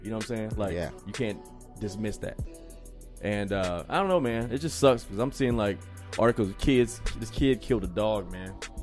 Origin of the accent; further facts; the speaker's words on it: South Carolina, United States; born there; like I was born in South Carolina, which is where the flag just came down last year.